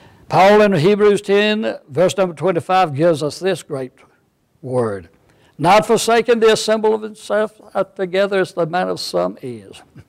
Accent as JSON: {"language": "English", "country": "United States", "tie": "born there", "said": "my citizenship is not of this world, though I'm an American by birth."}